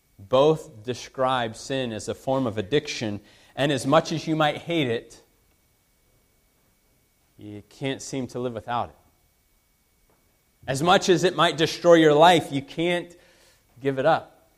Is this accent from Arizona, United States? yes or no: yes; Phoenix, Arizona, United States; I grew up in Phoenix. Seems like a lifetime ago now, but I grew up in a church there.